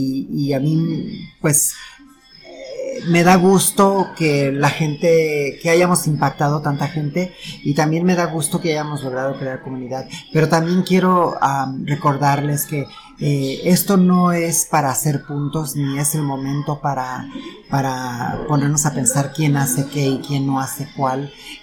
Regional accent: Mexico; also born or lived in San Francisco, United States; soy mexicana, ¿no? Mi corazón está aquí en México, tanto como en México como en Estados Unidos, ¿no? Porque también viví en San Francisco, California

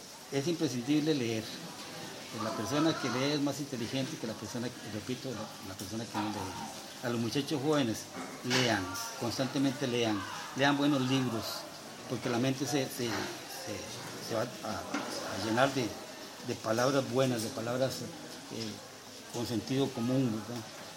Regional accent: Costa Rica; Soy poeta, tico.

